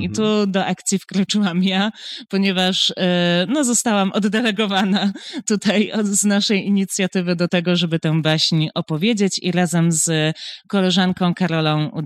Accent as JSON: {"language": "Polish", "town": "Poznań", "region": "Greater Poland Voivodeship", "country": "Poland", "said": "w Poznaniu, jestem poznanianką"}